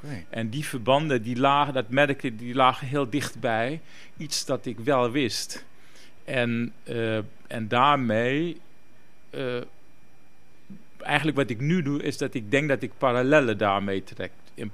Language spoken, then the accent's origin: Dutch; Moengo, Marowijne, Suriname; born there; Geboren in Mungo, eigenlijk een stadje midden in het regenwoud in Suriname.